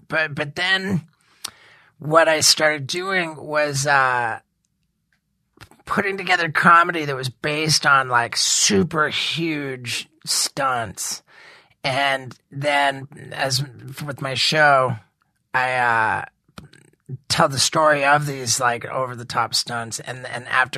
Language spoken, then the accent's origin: English; Brazil; also born or lived in England; I was born in England, 1974. And then at 6 months old, my family moved to Brazil because dad got the job of president of Pepsi Cola in all of Brazil.